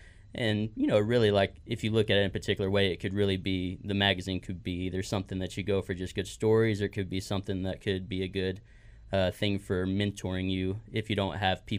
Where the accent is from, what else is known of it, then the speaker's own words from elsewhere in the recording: Texas, United States; I grew up in Texas and I had no experience with them.